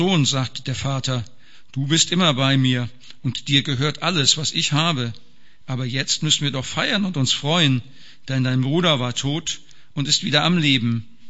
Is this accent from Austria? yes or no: no; Rendsburg, Schleswig-Holstein, Germany; Also ich komme aus Rendsburg, arbeite bei der Post in Kiel